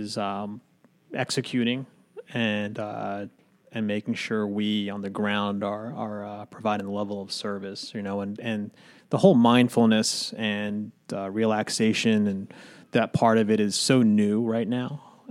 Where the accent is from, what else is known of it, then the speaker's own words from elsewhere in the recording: Newark, Delaware, United States; also born or lived in Philadelphia, Pennsylvania; I'm originally from Philadelphia. Native of Philadelphia, but grew up most of my life in Newark, Delaware.